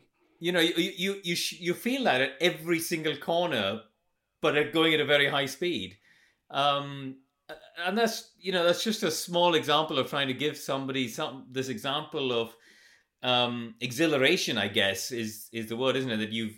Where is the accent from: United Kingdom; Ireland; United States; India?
India; when I grew up in India, we had these chairs, which, you know, you had these sort of wooden legs and you'd rock back and forth in your chair.